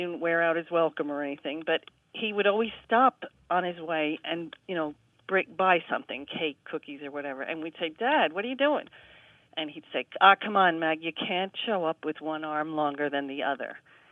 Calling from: Spring Valley, New York, United States; I am calling from Spring Valley, New York.

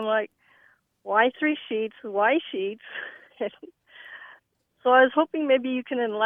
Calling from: San Antonio, Texas, United States; I'm calling from San Antonio, Texas.

